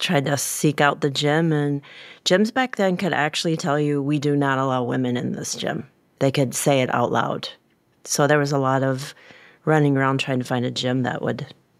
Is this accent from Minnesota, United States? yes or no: yes; Bloomington, Minnesota, United States; also born or lived in Baltimore; I was born in Baltimore, Maryland, and landed in Bloomington, Minnesota. My father was in the Army and then became an engineer, so we landed here. And so I pretty much grew up here.